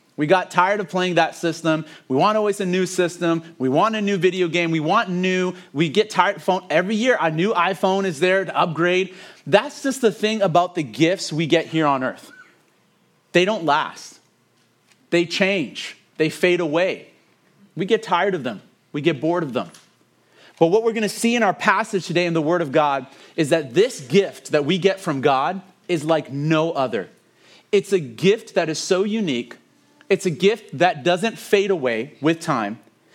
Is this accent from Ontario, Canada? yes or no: yes; Hamilton, Ontario, Canada; I grew up in Hamilton, Ontario, and in Hamilton, we didn't have a lot of money to our names. We were actually quite poor